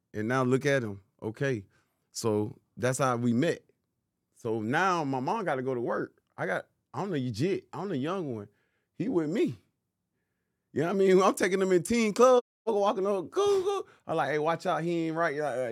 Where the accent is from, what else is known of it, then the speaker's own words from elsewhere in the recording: Savannah, Georgia, United States; born there; I was born in Savannah.